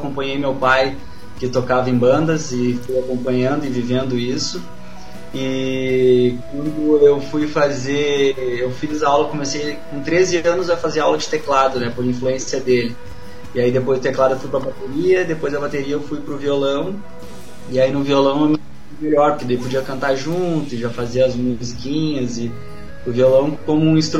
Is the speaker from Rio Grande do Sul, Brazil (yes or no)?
yes; Taquara, Rio Grande do Sul, Brazil; also born or lived in Igrejinha; nasci em Igrejinha, a família era minha, Igrejinha. Meu pai é de Pinhão Soares, mas eu nasci em Igrejinha. E aí, mas sempre morei em Taquara, sempre residi em Taquara.